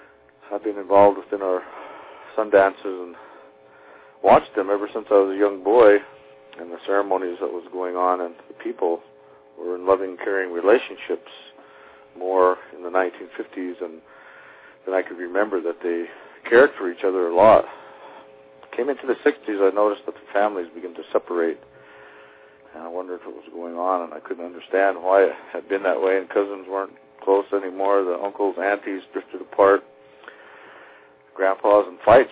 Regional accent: Wyoming, United States; I'm 54 years old, and I'm from the Wind River Indian Reservation in the center of Wyoming, in the Wind River Mountain Range, and I was raised on a reservation, born on a reservation in 1950

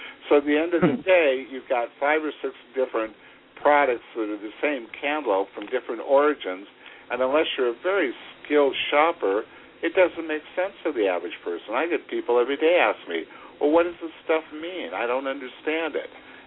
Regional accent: Los Angeles, California, United States; I grew up here in Los Angeles where you basically have all of this basic, wonderful, fresh fruit growing up.

